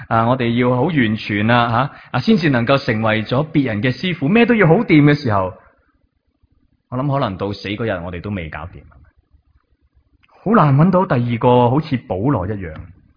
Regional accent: China; 我哋中国人呢都好少咁样同我哋身边嘅人讲

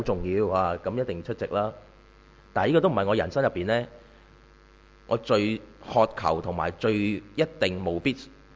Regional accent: China; 我哋中國人

